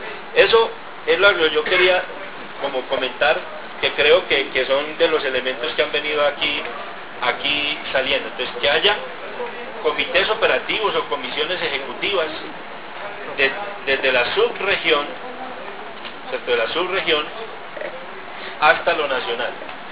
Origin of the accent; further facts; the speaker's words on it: Antioquia, Colombia; otra cosa es el campesino santandereano, otra cosa somos los paisas.